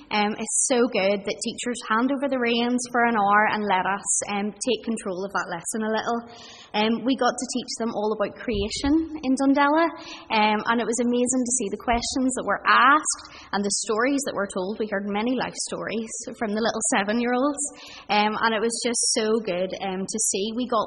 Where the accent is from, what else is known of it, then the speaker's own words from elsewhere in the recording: Dundonald, Northern Ireland, United Kingdom; I grew up in Dundonald, just up behind the hospital